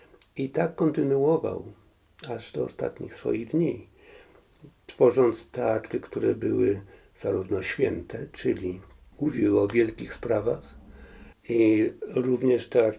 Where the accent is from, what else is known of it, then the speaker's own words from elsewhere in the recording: Kraków, Lesser Poland, Poland; No, wychowałem się w Krakowie